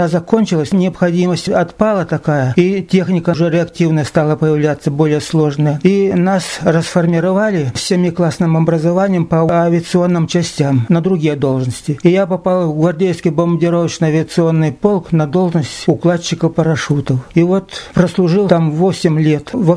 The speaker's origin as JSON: {"language": "Russian", "town": "Karavay", "region": "Tyumen Oblast", "country": "Russia", "tie": "born there", "said": "Я родился в Сладковском районе, деревне Каравай."}